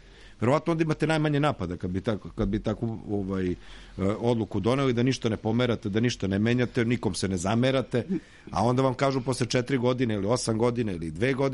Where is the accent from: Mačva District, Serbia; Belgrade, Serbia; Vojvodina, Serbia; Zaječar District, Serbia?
Vojvodina, Serbia; Novi Sad; kao što je, ne znam, kod nas u Novom Sadu pod Petrovaradinsko podgrađe